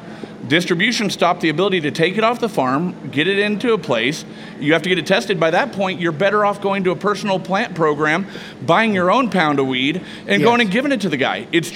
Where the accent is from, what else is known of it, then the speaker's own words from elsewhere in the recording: California, United States; I'm from the Emerald Triangle, and a lot of the farmers came up and they said, yeah, you know what, we'll get behind this.